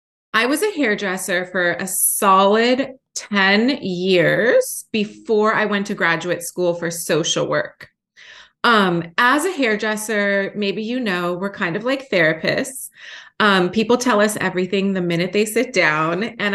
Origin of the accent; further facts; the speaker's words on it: Los Angeles, California, United States; I was born in Los Angeles in a very progressive neighborhood called Silver Lake Echo Park.